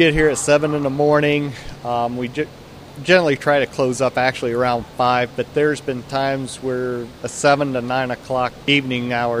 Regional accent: Ohio, United States; now in Texas, United States; I'm originally from Ohio. I moved down to North Texas 10 years ago

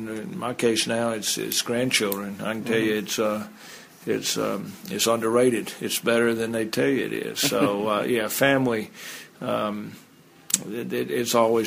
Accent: Drew, Mississippi, United States; I grew up in Drew, Mississippi, small town in the Mississippi Delta, 2,000 people. Wonderful little Mayberry-type town, 48 people in my graduating class.

